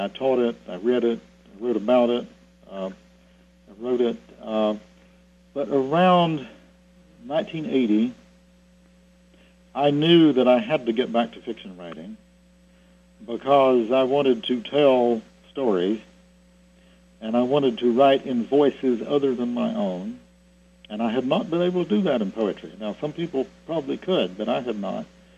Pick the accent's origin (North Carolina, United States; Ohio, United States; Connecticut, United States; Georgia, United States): North Carolina, United States; But I tell people that I came from Southern Appalachia and I moved to Northern Appalachia.